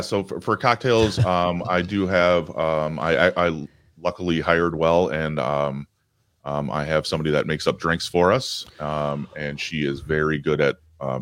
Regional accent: Madison, Wisconsin, United States; I was not, actually. I'm actually from the Madison area.

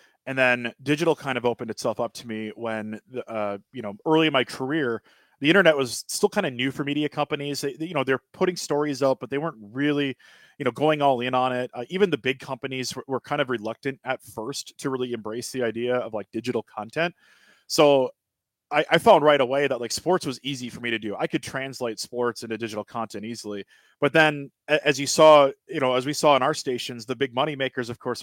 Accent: Wisconsin, United States; born or raised there; also born or lived in Milwaukee / Madison

